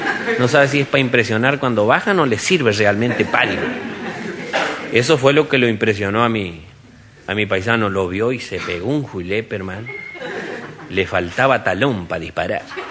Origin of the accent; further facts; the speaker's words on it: Chaco, Argentina; now in Buenos Aires, Argentina; cuando recién llegué del Chaco a esta aventura de intentar contarle a Buenos Aires las cosas que nos hacían sonreír a los provincianos, y desde Buenos Aires al resto de mis hermanos provincianos del país